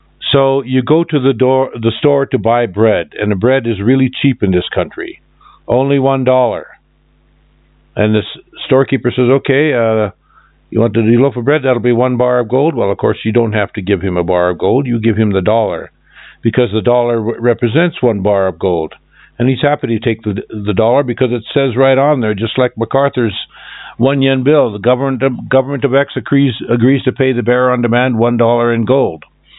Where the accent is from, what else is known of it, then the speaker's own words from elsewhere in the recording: Japan; when I was a child, I grew up in Japan, post-war Japan.